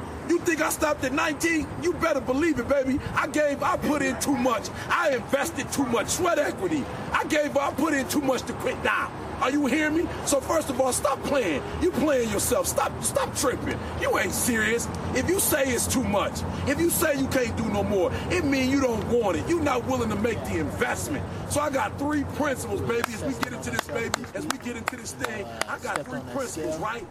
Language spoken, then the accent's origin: English; Detroit, Michigan, United States; I didn't get to the Detroit. I'm from Detroit.